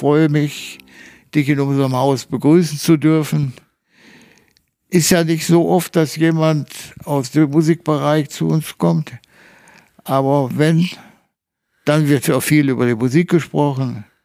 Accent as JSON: {"language": "German", "town": "Oberhausen", "region": "North Rhine-Westphalia", "country": "Germany", "tie": "born or raised there", "said": "Wir sind aus Oberhausen nie weg gewesen."}